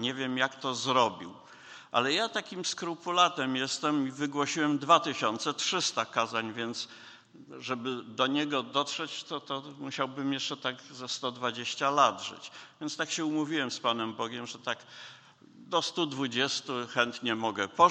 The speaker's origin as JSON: {"language": "Polish", "town": "Gdańsk", "region": "Pomeranian Voivodeship", "country": "Poland", "said": "Ja wywodzę się stąd, z Gdańska"}